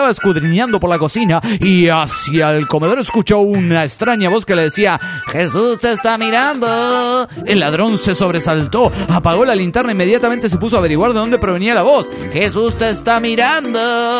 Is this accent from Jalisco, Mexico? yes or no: yes; Guadalajara, Jalisco, Mexico; de Guadalajara, Jalisco, México.